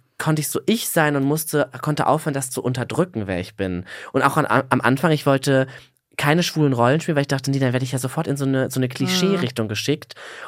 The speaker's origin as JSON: {"language": "German", "town": "Herne", "region": "North Rhine-Westphalia", "country": "Germany", "tie": "born or raised there", "said": "Also ich bin in Herne aufgewachsen"}